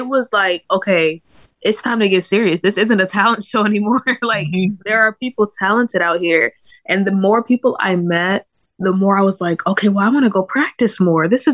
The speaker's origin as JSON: {"language": "English", "town": "Toledo", "region": "Ohio", "country": "United States", "said": "Yes, sir. I am from Toledo, Ohio."}